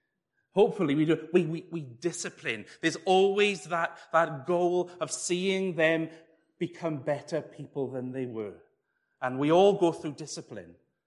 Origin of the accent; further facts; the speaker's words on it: Wales, United Kingdom; As Welsh people, we shouldn't struggle so much with Hebrew because it's very similar.